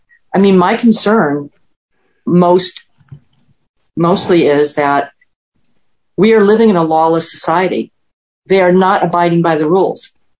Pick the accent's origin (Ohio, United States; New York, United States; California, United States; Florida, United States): New York, United States; No, I'm born and bred in New York.